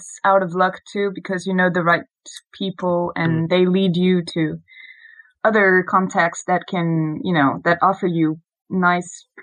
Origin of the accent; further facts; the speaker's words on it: France; accent: French; English is a second language; Except I'm really aware of my French accent, but that's another thing.